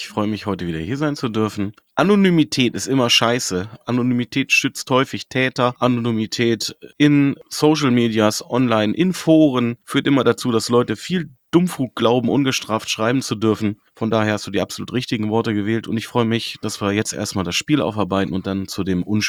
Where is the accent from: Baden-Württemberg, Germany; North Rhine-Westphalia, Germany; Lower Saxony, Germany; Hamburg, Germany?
Lower Saxony, Germany; Hanover; Und ich bin Hannoveraner, ich kenne Hannover seit vielen, vielen Jahren